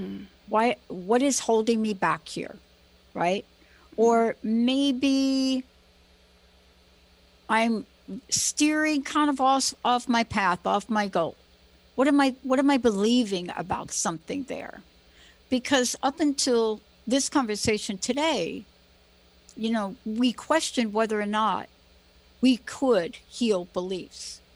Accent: East Coast, United States; I'm from the East Coast. I don't even know what that means.

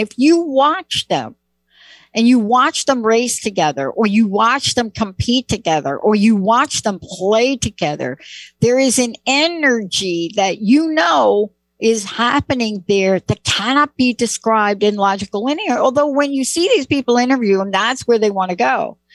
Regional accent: Bronx, New York, United States; This is like my Bronx meditation. I'm from the Bronx. This is like my Bronx meditation.

